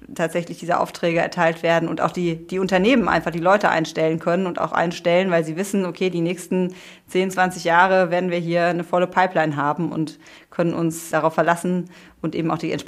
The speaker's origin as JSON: {"language": "German", "region": "North Rhine-Westphalia", "country": "Germany", "said": "Ich komme aus dem Sauerland"}